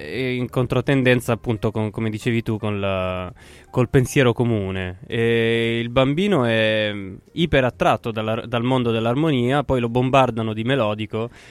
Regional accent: Lombardy, Italy; All'epoca io ho cambiato diverse regioni nel mio percorso. All'epoca, diciamo, sono cresciuto in Lombardia, sul Lago Maggiore.

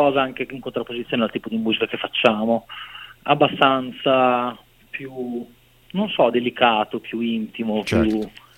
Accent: Ravenna, Emilia-Romagna, Italy; Io sono di Ravenna.

